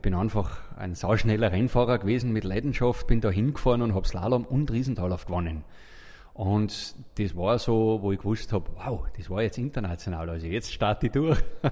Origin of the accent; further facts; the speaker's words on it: Schladming, Styria, Austria; ich bin ein 71er Jahrgang. Ja, 6 Kinder aufgewachsen auf der Planei in Schladming. Ich war der Jüngste